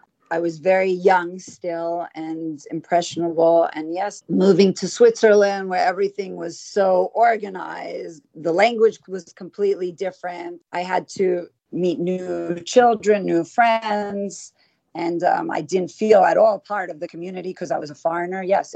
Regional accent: Jerusalem, Jerusalem District, Israel; I was 3 years old when my parents moved to Israel, and I grew up in Jerusalem in a half religious neighborhood and half conservative. I grew up going to religious schools.

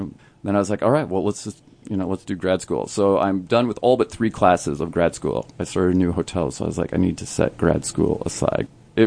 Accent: North Dakota, United States; You know, I grew up in North Dakota, and so the country kids were lucky because they could get their driver's license at 14

